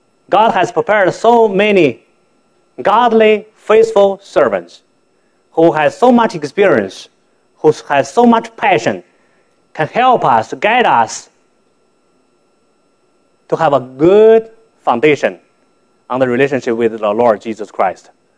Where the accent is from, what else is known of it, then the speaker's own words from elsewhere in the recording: China; moved away; I came from China, the other side of this planet. My parents were beggars. They begged for over 600 miles. Finally settled in the most poor country village.